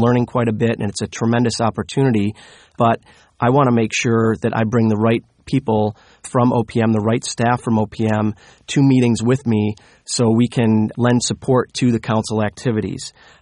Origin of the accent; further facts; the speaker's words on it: Rochester, New York, United States; But my career began in the office of Senator D'Amato in my hometown of Rochester, New York.